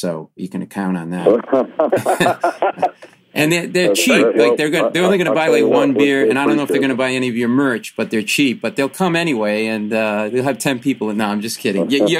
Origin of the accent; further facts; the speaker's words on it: Northeast, United States; First of all, I grew up in the Northeast and live here, and I'm going to tell you that people up here are going to love you